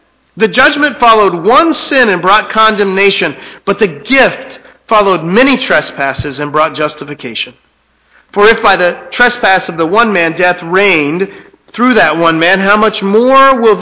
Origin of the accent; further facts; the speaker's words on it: Texas, United States; This past week in the news, and perhaps it's a little bit because we're from Texas, but it was news everywhere.